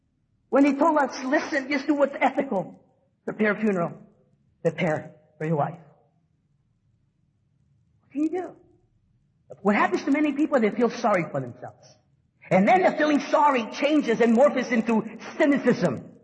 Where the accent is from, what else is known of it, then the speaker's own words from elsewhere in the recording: Los Angeles, California, United States; And yes, I'm from East LA.